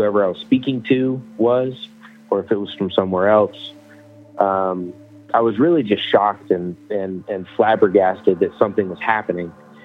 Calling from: Atlanta, Georgia, United States; from Atlanta.

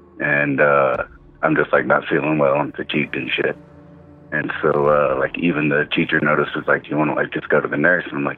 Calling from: Colorado, United States; Calling from Colorado.

